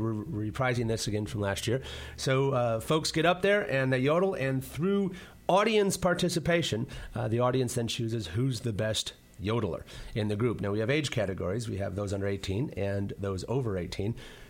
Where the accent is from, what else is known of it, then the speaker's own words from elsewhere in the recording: Milwaukee, Wisconsin, United States; I'm from Milwaukee, so of course that's par for the course.